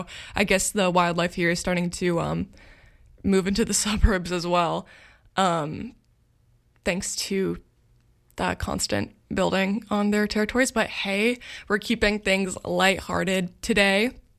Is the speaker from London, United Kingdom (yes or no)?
no; Scotland, United Kingdom; I'm Scottish, so hey, represent.